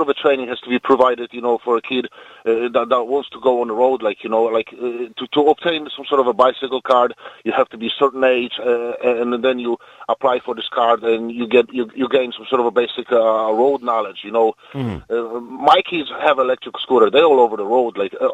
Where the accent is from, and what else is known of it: Poland; born or raised there; English is a second language